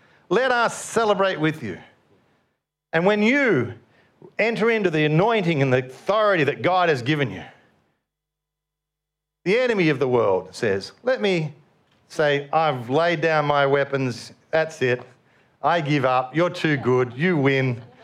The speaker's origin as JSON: {"language": "English", "town": "Yarrawonga", "region": "Victoria", "country": "Australia", "tie": "born or raised there", "said": "I'm from Yarrawonga, country town. It was about 4,000 people when I was growing up, so it was just a small country town."}